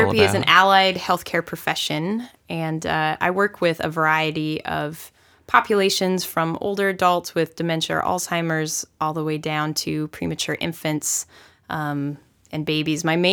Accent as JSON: {"language": "English", "region": "North Dakota", "country": "United States", "lives_now": "San Diego, United States", "said": "I'm actually from North Dakota. And so this is my 4th year here."}